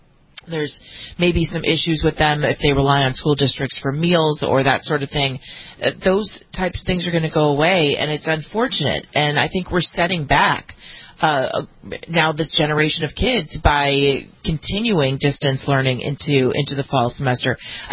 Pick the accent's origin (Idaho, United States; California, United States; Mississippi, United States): California, United States; And so I think it's appropriate to think that in California, my home state, most of the schools are going to be closed down.